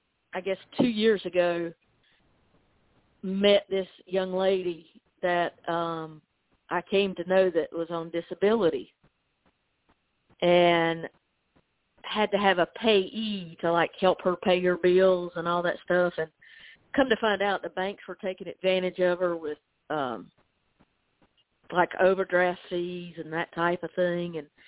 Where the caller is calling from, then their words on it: Gastonia, North Carolina, United States; Gastonia, North Carolina.